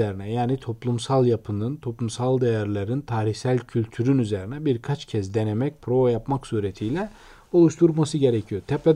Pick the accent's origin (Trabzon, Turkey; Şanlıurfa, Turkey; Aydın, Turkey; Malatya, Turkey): Şanlıurfa, Turkey; Halfeti; ben Urfa Halfetiliyim. Bizim ilçede küçücük bir yerdir. 7 tane farklı etnik yapı var.